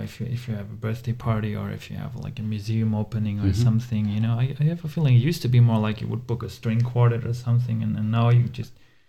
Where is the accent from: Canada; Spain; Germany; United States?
Germany; English is a second language; I used to play for a couple of years. I used to play in the Germany's youth jazz, national youth jazz band, jazz ensemble.